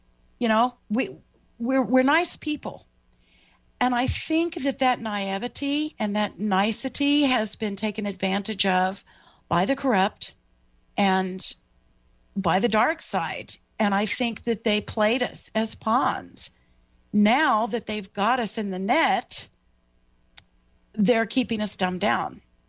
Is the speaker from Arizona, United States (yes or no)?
no; Texas, United States; I'm from Texas, man.